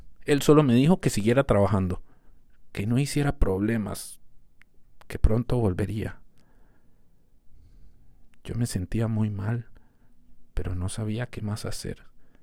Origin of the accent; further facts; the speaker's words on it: Costa Rica; Nosotros somos de Costa Rica, pero la mayoría de los otros trabajadores eran de Nicaragua.